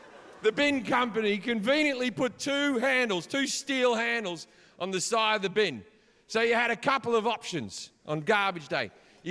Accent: Sydney, New South Wales, Australia; I grew up in Sydney, one of the gayest cities on earth.

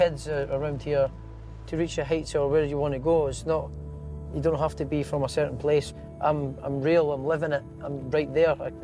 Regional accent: Prestonpans, Scotland, United Kingdom; I'm not from Edinburgh. I'd like to say my hometown, Preston Pans.

